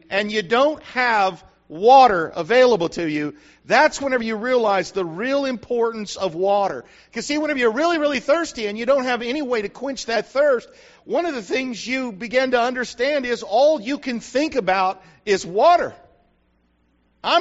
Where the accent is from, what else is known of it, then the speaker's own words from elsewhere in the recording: New Mexico, United States; See, I grew up in New Mexico where if you ever did get a chance to go outside while it was raining, you didn't carry an umbrella.